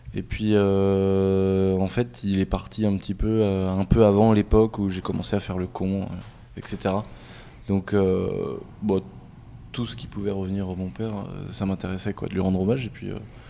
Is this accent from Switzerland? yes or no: no; Angers, Pays de la Loire, France; Je viens à Dangers, à côté de Nantes. C'est une petite ville très charmante.